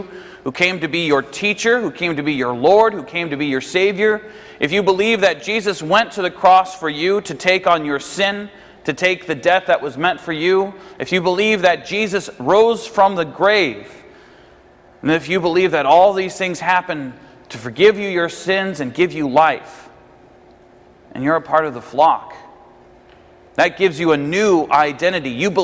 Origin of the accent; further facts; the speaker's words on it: United States; I'm an American, but I'm also the son of a Canadian.